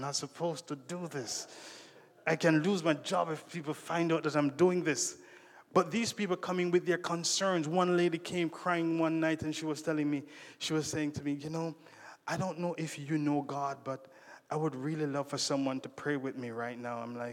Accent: Jamaica; I said, I'm from Jamaica.

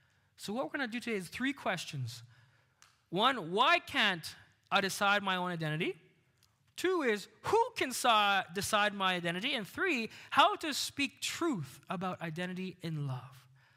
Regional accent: Canada; So I grew up here in Canada. I still got that Filipino mother

